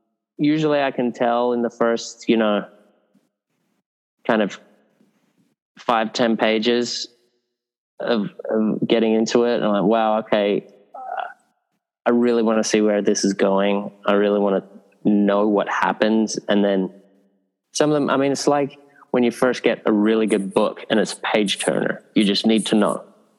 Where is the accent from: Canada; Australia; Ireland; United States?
Australia; Sydney, New South Wales; I was, you know, a kid growing up in Northern Beaches in Sydney.